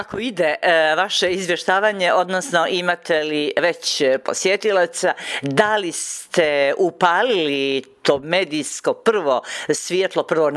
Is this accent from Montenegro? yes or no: yes; Bay of Kotor, Montenegro; Dakle, ferao je kod nas u Boki i uzmore, a inače Fenjer stara jedna i lijepa riječ.